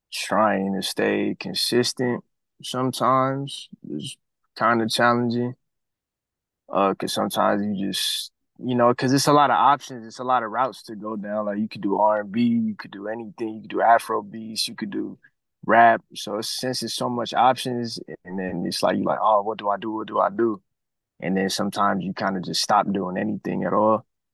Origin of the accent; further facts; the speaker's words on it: Long Beach, California, United States; Right now, I'm from Long Beach, just doing the music thing.